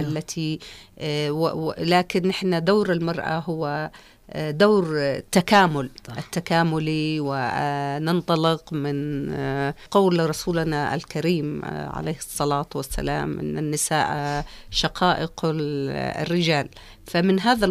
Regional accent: Yemen; ونحن كيمنيين شعب حضارة

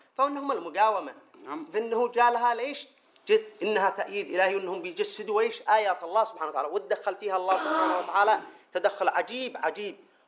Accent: Yemen; في قضيتنا نحن كمجاهدين من اليمن

